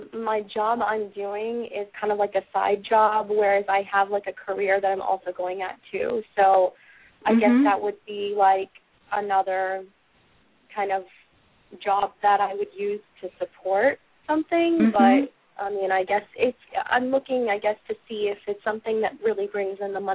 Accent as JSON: {"language": "English", "town": "Brooklyn", "region": "New York", "country": "United States", "said": "I'm from Brooklyn, New York."}